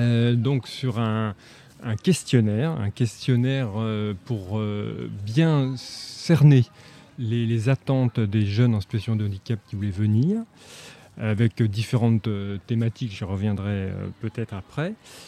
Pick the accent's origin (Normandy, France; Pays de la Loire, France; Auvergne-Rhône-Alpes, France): Pays de la Loire, France; Nantes; je viens de Nantes.